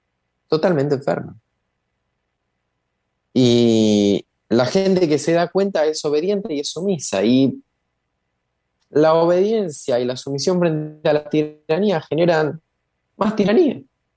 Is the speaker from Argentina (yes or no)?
yes; Argentina; porque yo, como argentino, no solo estoy cansado, estoy profundamente, profundamente apenado